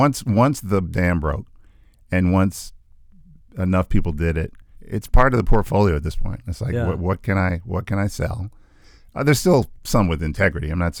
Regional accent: Hampton, Virginia, United States; I was born an hour and 45 minutes east of here. I never know which direction it is. In Hampton, Virginia

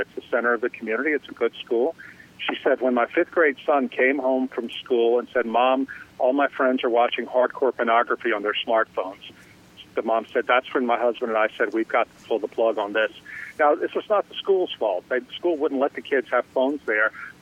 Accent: Louisiana, United States; About 5 years ago, I moved with my family back to my hometown in South Louisiana. This is a place that's like Mayberry.

